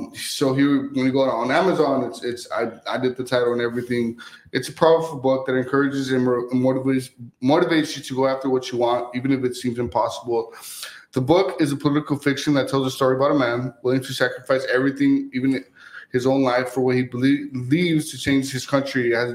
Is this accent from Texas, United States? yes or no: yes; Texas, United States; also born or lived in Houston; I was born in Houston, Texas. My parents are Hispanic. I was raised in Texas, the Rio Grande Valley.